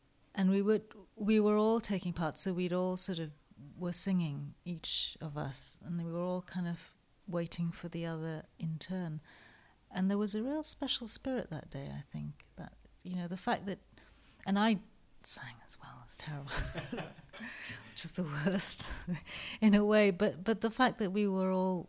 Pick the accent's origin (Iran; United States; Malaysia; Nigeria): Malaysia; Well, I grew up in Malaysia myself